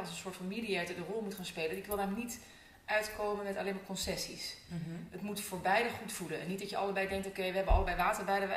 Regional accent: North Brabant, Netherlands; also born or lived in Rotterdam / Amsterdam; now in Aerdenhout, Netherlands; Ik ben geboren en getogen in Brabant. Via Rotterdam verhuisd naar Amsterdam. Uiteindelijk daar een gezin gesticht. Deze kant op verhuisd, Aardehout wonen nu.

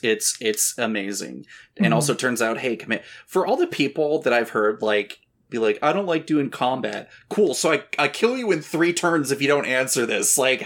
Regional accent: Canada; God damn it. I'm Canadian. You'd think I would know it.

